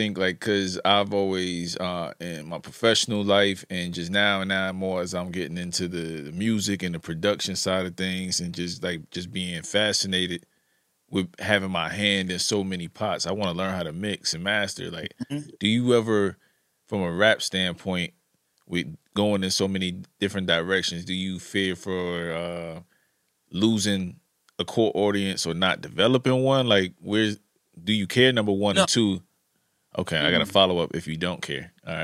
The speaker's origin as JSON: {"language": "English", "region": "New York", "country": "United States", "tie": "born or raised there", "moved": "as an adult", "said": "So yeah, I was kind of in between Brooklyn and Lower East Side Manhattan. So I grew up in New York and left like immediately at 18 and just kind of been visiting since."}